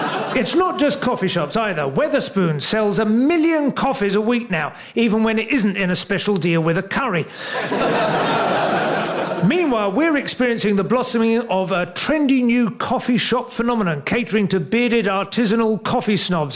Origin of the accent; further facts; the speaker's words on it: St Albans, East of England, United Kingdom; I grew up in St Albans, which is technically a cathedral city, but much more importantly, a market town.